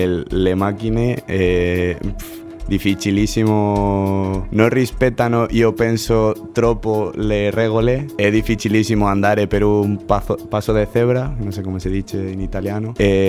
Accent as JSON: {"language": "Italian", "town": "Toledo", "region": "Castilla-La Mancha", "country": "Spain", "also_born_or_lived": "Madrid", "second_language": "Italian", "moved": "as an adult", "lives_now": "Cagliari, Italy", "said": "Vengo dalla Spagna, di Toledo, ma sono nato in Madrid e abito in un paese vicino a Toledo, che è Nambroca."}